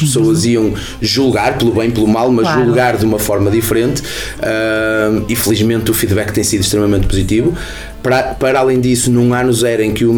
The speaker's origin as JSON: {"language": "Portuguese", "town": "Paredes", "region": "Porto", "country": "Portugal", "said": "Eu não sou de Penafiel, sou de Paredes, que é vizinho."}